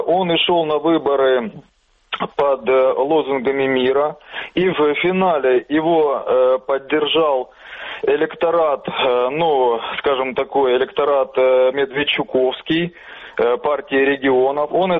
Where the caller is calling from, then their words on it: Kramatorsk, Donetsk Oblast, Ukraine; Краматорск.